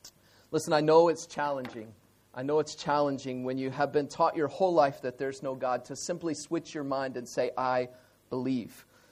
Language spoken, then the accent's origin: English; United States; I'm the pastor of CBIBC. I live down the street. I come from America.